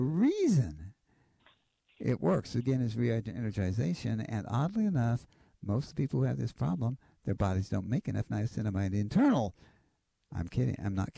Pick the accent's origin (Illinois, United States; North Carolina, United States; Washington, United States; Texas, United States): Washington, United States; Seattle; Oh, well, I'm from Seattle, ma'am.